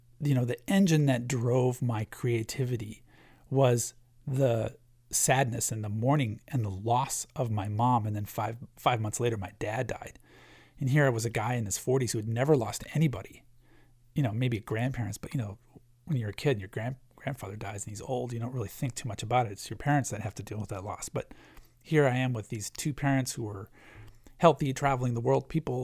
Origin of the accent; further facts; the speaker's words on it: Ann Arbor, Michigan, United States; I was exposed to all different music as a kid growing up in Ann Arbor, Michigan.